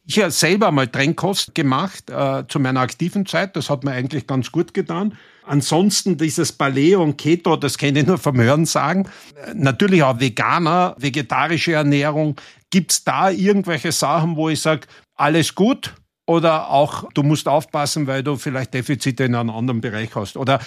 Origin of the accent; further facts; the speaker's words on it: Carinthia, Austria; Da sind wir Kärntner schon mal dran, oder?